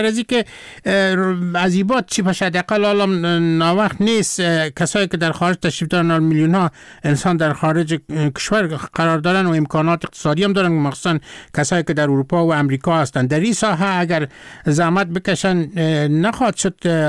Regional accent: Afghanistan; مردم که فهمیدن که من از افغانستان هستم

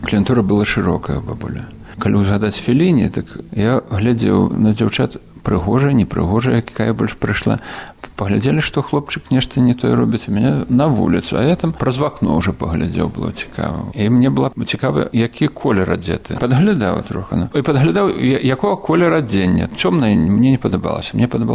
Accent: Myadel, Minsk Region, Belarus; born there; Я нарадзіўся ў Дзенавішках, так у паспарце написано. Але на самой справе было, нарадзіўся я ў Мядзельскім роддоме. У гэты час уже бацькі переезжали ў Дзенавішкі.

